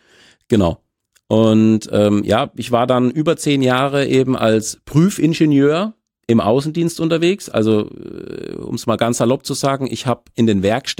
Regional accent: Veitshöchheim, Bavaria, Germany; born there; Ich bin zurzeit 42 Jahre alt. Ich bin in Würzburg geboren, gebürtiger Veitshöchheimer.

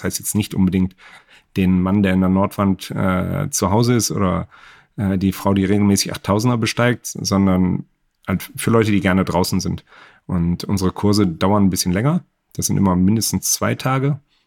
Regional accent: Rhineland, Germany; Und was ich als Rheinländer gelernt habe, der mit diesen, ja, komm, wir trinken zusammen, wir quatschen zusammen und Freundschaften aufgewachsen ist und damit groß geworden ist

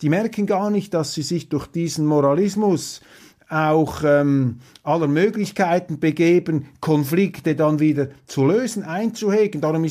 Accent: Switzerland; Da bin ich etwas skeptisch als Schweizer. Ich sage einfach, als Schweizer musst du dir alle Fluchtwege und Notausgänge in der Weltpolitik offen halten

